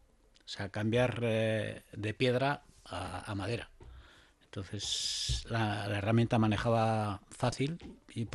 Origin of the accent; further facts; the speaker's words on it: Santurce, Basque Country, Spain; Yo soy de Santurce